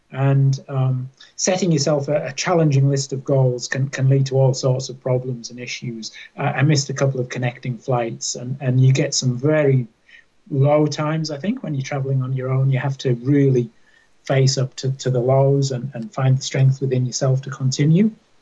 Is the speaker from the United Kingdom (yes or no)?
yes; England, United Kingdom; moved away as an adult; also born or lived in Australia; I was born and raised in England. I lived in Australia for 7 years. My wife and I moved out there shortly after we were married